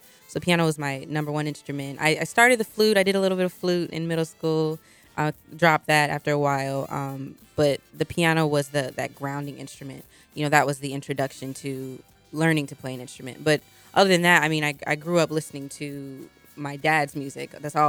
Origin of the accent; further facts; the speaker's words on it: Fayetteville, United States; I was born and raised in Fayetteville, yes.